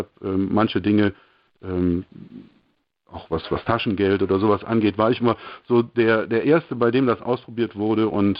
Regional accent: Eilendorf, North Rhine-Westphalia, Germany; Ich bin Baujahr 1970 und bin getauft und aufgewachsen in Eilendorf. Eilendorf ist ein kleiner Vorort von Aachen.

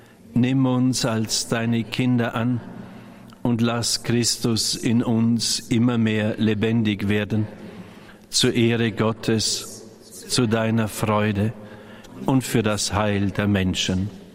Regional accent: Balderschwang, Bavaria, Germany; Ich war vor einer Woche noch der Meinung, dass ich in Balderschwang Radioexerzitien halten werde in meiner Heimat.

